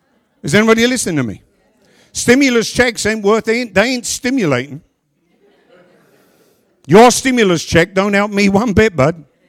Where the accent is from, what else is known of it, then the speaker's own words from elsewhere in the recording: England, United Kingdom; born there; I wasn't born here. I was born in England.